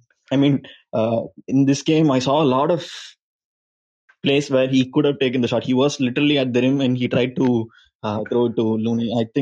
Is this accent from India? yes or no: yes; India; Yeah, I'm from India.